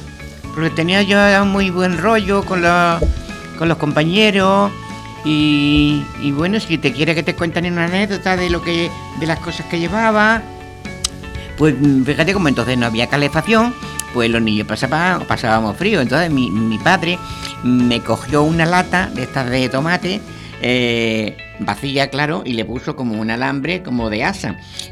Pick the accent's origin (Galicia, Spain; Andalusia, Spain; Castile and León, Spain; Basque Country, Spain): Andalusia, Spain; Torredonjimeno; born there; En Jaén, en Torredón Jimeno.